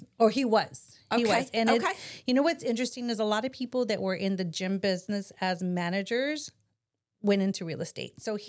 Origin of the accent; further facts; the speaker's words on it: San Antonio, Texas, United States; Born in San Antonio, raised San Antonio.